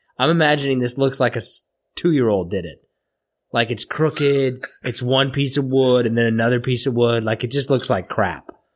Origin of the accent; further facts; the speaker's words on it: Sweden; I'm from Sweden.